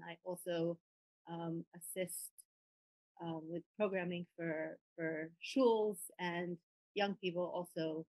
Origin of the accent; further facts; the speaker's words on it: Israel; also born or lived in London; now in New York City, United States; Where I'm from is complicated. I grew up in Israel, actually, but I also lived in London, England for 20 years